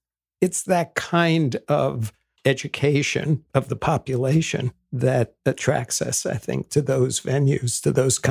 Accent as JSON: {"language": "English", "town": "New York City", "region": "New York", "country": "United States", "tie": "born or raised there", "said": "Yeah, my folks didn't go to college either, but because we were growing up in New York City, and my dad was born in Liverpool"}